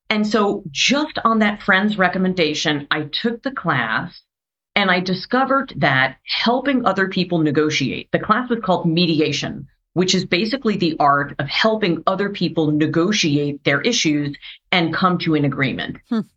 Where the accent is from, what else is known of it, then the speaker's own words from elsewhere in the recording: New York, United States; accent: Brooklyn; also born or lived in Brooklyn; So I grew up, I was born in Brooklyn, which, you know, if you hear me speak, you can probably tell. Just I've had to work over time to slow it down, Kara, because, you know, coming from New York, you're naturally super fast. So grew up in the suburbs.